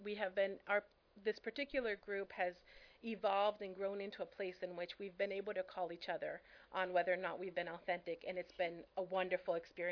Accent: Venezuela; now in United States; I'm originally from Venezuela, so when I come to the table, I've been there, 14 years, and I'm still the new one on the block, right?

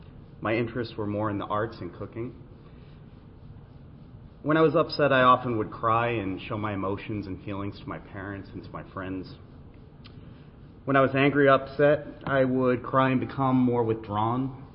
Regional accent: Massachusetts, United States; They're a little different in my state, my home state of Massachusetts.

